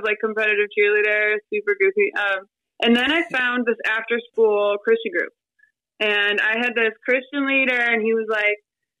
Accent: Detroit, Michigan, United States; So I was raised in Detroit. I love Detroit.

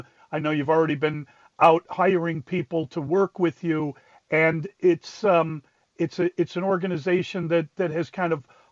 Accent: Chicago, Illinois, United States; because I grew up on the South Side with a bunch of Lithuanian guys, a huge community in Chicago

